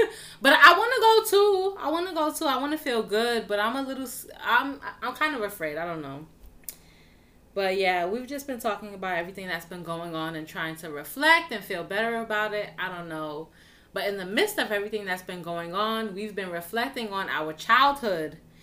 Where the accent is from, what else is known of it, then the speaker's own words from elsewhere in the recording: New York, United States; projects, Albany projects. And during that first week of school, I made a best friend. And she was also born and raised in Albany projects.